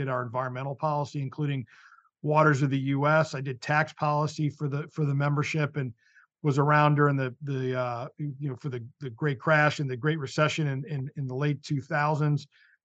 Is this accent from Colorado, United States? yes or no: no; Connecticut, United States; now in Washington, United States; I'm originally from Connecticut, so right next door, and so came to DC a long time ago, back in 1995